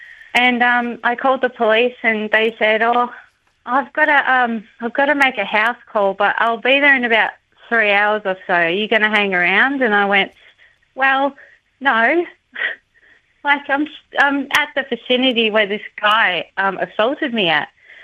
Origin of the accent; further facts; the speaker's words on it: Australia; And as an Australian woman, I'm really sick of these close calls where the police don't really take us seriously.